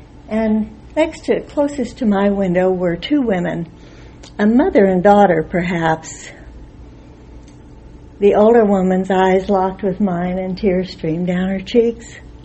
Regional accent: Tucson, Arizona, United States; I'm from Tucson, Arizona.

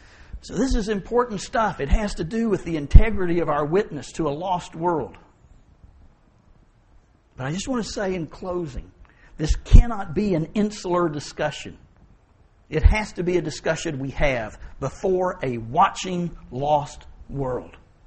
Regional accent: Bentonville, Arkansas, United States; I grew up in Bentonville, Arkansas, before it really became, you know, Walmart City. A little old town of 3,000.

